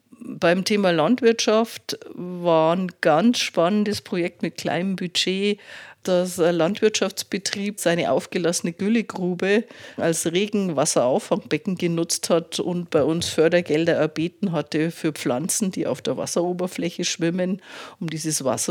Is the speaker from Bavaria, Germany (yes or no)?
yes; Bavaria, Germany; born there; Ich bin eine gebürtige Oberbayerin, die es nach Niederbayern verschlagen hat.